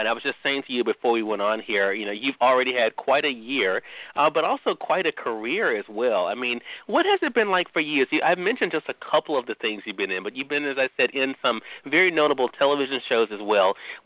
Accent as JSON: {"language": "English", "region": "Mississippi", "country": "United States", "tie": "born or raised there", "said": "Those joining us on the radio dial in my home state of Mississippi at WYAD 94.1 FM, we're glad you all could tune in today"}